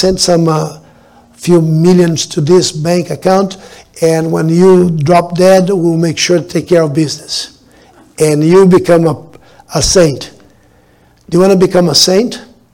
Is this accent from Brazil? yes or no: yes; Brazil; I was raised in Brazil. Brazil was at one time 90 to 95% Catholic.